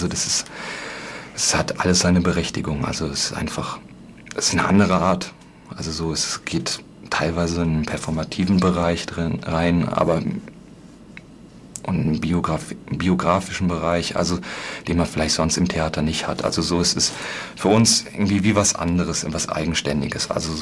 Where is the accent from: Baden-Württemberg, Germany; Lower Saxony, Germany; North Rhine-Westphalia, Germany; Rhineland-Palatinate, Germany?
North Rhine-Westphalia, Germany; Also ich komme aus dem Ruhrgebiet, so, das ist eine Arbeitergegend